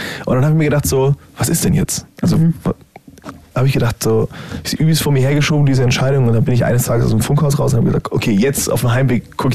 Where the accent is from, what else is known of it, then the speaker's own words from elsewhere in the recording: United States; weil ich komme ja aus den USA.